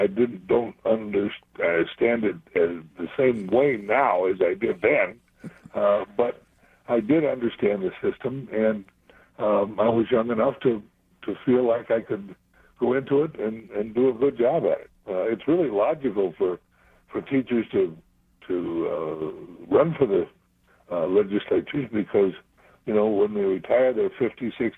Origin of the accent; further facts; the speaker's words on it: Nebraska, United States; began my career in my home state of Nebraska for 17 years.